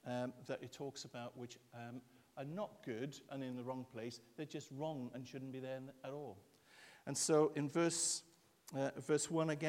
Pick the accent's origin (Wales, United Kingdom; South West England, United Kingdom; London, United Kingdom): Wales, United Kingdom; I'm a Welsh guy. I get emotional about all sorts of things.